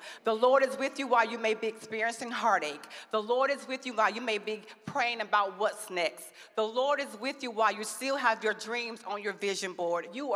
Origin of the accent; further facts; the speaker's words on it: Georgia, United States; accent: Southern; Somebody from the South. I'm proud to be from Georgia, okay? My accent is still there. I try to change it. It won't go nowhere, right?